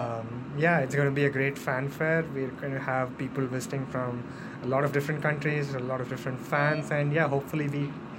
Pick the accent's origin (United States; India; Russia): United States; San Jose, California; I'm visiting from the Bay Area, San Jose, California.